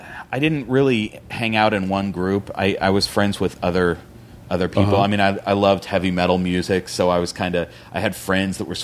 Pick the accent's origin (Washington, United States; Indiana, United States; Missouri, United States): Washington, United States; Spokane; now in Los Angeles, United States; I grew up in Spokane, Washington. And back to the other thing, I've been here about 6 years, maybe 7 years is really how long I've been in L.A. But I grew up in Spokane, Washington.